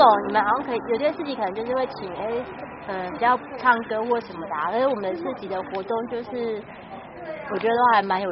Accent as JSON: {"language": "Chinese", "region": "Taoyuan", "country": "Taiwan", "also_born_or_lived": "Banqiao", "lives_now": "Hualien, Taiwan", "said": "我是桃园人，然后我先生是板桥，我们是从板桥过来的，嗯。就来花莲大概快三年了，快三年"}